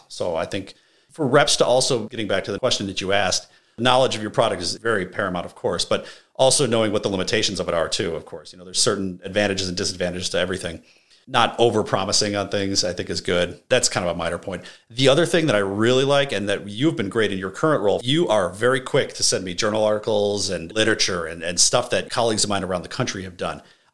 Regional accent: Chicago, Illinois, United States; I'm originally from the Chicago area, I was hoping to break back into that market.

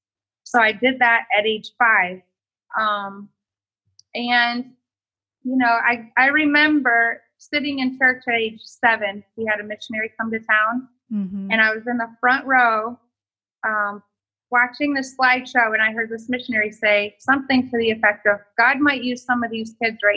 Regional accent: Michigan, United States; now in Thompson Station, United States; I grew up in Michigan, Southwest Michigan, on a small farm, and really, I'm a farm girl at heart

